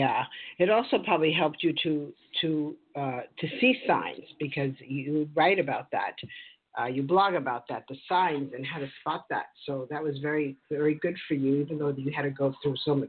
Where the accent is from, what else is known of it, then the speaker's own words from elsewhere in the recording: New York, United States; You know, I grew up in New York, so listening to your accent is like coming home for me.